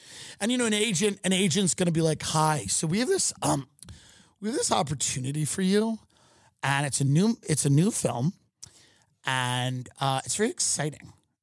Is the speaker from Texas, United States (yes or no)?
no; Maryland, United States; I grew up in Maryland. Same thing.